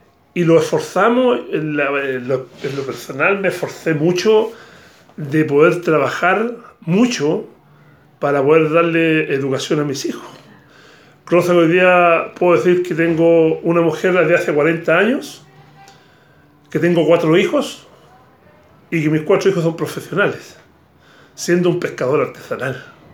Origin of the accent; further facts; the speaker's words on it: Iquique, Tarapacá, Chile; nosotros crecimos, te dije que yo nací en Iquique, y en ese sentido crecimos en un barrio, no era un barrio en realidad, era una calle, pero era una calle especial